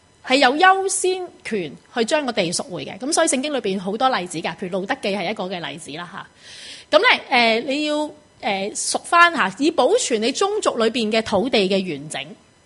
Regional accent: Huiyang, Guangdong, China; 我家乡在广东惠阳的一条农村

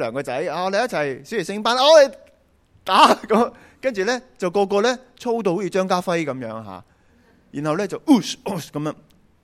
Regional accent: Hong Kong; 他们不够我们香港人的文明。

